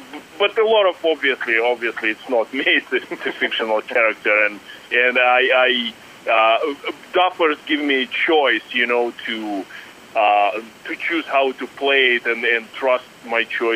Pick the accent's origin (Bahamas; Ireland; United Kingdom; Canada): Canada; now in United States; before I came to United States, I'm Canadian.